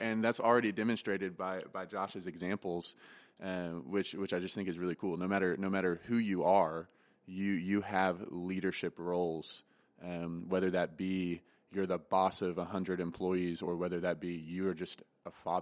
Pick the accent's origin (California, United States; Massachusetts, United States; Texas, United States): Texas, United States; Now, I always like to joke, I'm from Texas, and so there's the phrase, everything is bigger in Texas